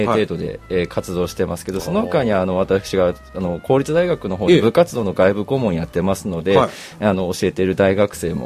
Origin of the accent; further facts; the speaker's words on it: Kushiro, Hokkaido, Japan; 私は釧路出身なんですけども